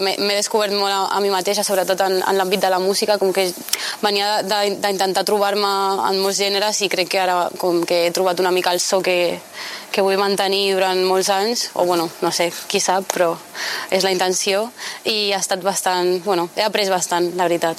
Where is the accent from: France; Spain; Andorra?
Spain; El Prat de Llobregat, Catalonia; coses pel fet de ser d'on soc, del Prat